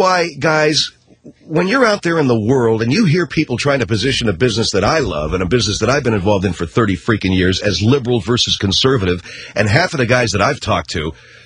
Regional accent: United States; I just do an entertaining radio show, and I speak my mind as an American, not as a jackass.

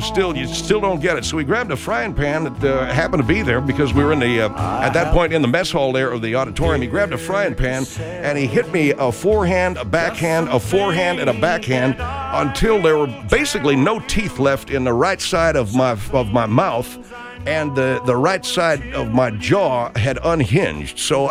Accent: Little Rock, Arkansas, United States; the Sluggo Country Festival there in Arkansas in Little Rock, my hometown.

